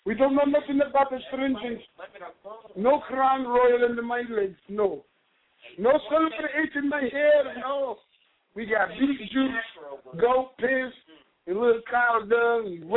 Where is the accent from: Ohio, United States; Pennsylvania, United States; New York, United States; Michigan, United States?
Ohio, United States; born there; I am an American who resides in Ohio. I was born in Ohio, so I am an Ohioan.